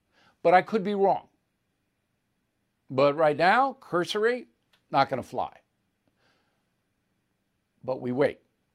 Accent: United States; I'm telling you what I, as an American, have observed in the trial testimony.

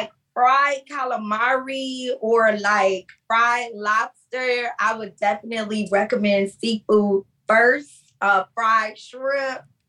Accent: Miami, Florida, United States; Like, I'm from Miami. Like, they gave me love.

